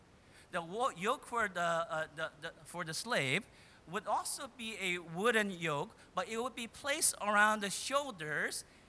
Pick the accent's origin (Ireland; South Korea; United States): South Korea; moved away; I remember growing up in Korea, I had a cousin who was a little younger than I am.